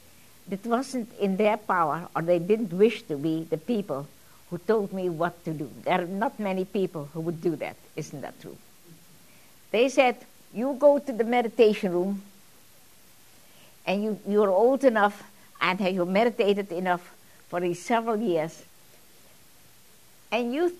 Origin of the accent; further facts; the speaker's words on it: Australia; And of course, I grew up in Australia, and as I said, I went to Australia and left.